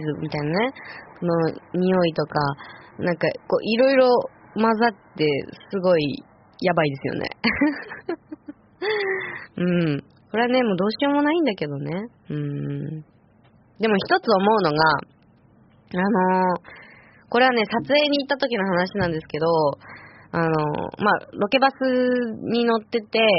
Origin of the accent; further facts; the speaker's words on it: Iwate, Japan; よくね、私の実家も、ね、畳のお家だったので、ね、一軒家の、うん。で、風鈴が、こう、チリンチリンってなるわけですよ。ね。で、まあ、岩手の夏っていうのは、そこまで暑くなくて、